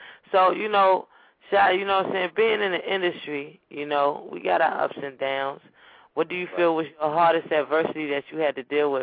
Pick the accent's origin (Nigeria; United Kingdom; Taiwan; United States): Nigeria; I'm Nigerian, so you know what I mean?